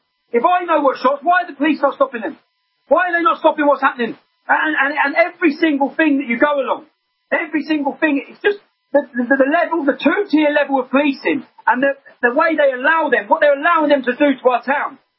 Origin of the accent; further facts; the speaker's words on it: England, United Kingdom; And they had a group in my hometown called Al-Mujahideen, Omar Bakri, Abu Hamza. Their base was in my town. And they were promoting, and I was so gobsmacked. As a 21-year-old young English lad